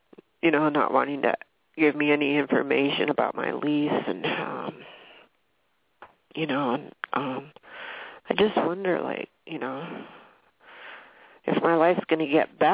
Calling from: Washington, United States; Washington State.

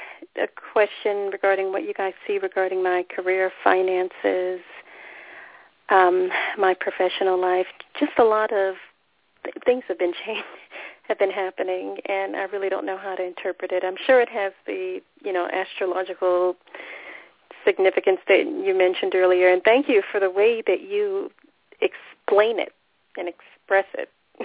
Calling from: Georgia, United States; Yes, hello … I'm calling you from Georgia.

